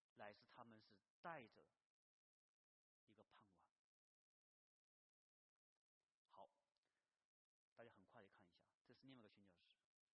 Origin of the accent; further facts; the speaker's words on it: China; 我们中国人是实实在在的在神的面前欠了神的债